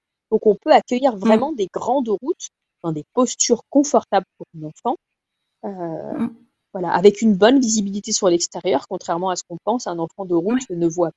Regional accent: France; la moyenne où chez nous en France, on passe les enfants face route.

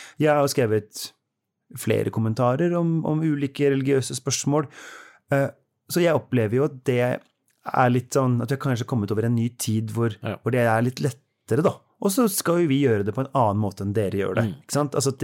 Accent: Oslo, Norway; I Oslo, der jeg kommer fra

